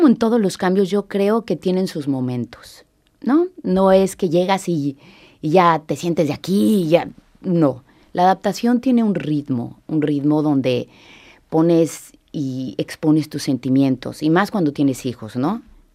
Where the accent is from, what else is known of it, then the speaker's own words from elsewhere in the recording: Mexico City, Mexico; moved away as an adult; now in Sant Cugat, Spain; Sí, venimos directamente de la Ciudad de México.